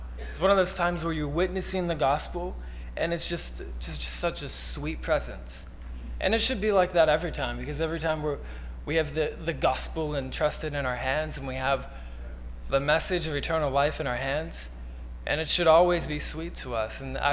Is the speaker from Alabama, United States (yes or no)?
no; Cumberland, Maryland, United States; I'm from Cumberland, Maryland. I'm a first year master's student.